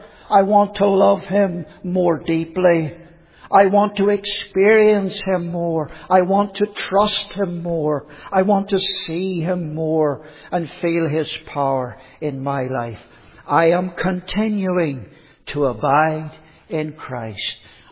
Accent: Northern Ireland, United Kingdom; I was brought up in Northern Ireland. I was brought up going to an evangelical Sunday school from I was 3 or 4 years old.

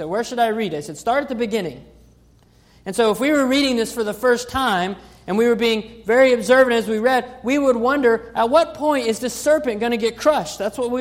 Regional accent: Georgia, United States; now in Fayetteville, United States; She's from Virginia and I'm from Georgia, but we relocated here.

